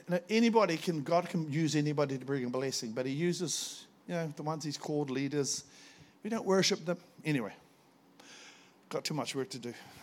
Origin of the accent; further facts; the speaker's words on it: Oamaru, Otago, New Zealand; now in Gisborne, New Zealand; Kia ora, I'm from Gizzy. Originally from Oamaru. Worked at Pukeori Freezing Works for 13 seasons.